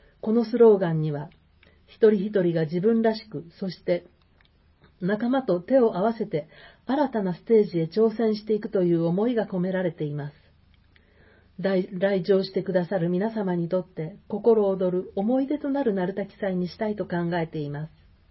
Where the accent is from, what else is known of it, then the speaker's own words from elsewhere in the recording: Tokyo, Japan; 私自身は生まれも育ちも東京であり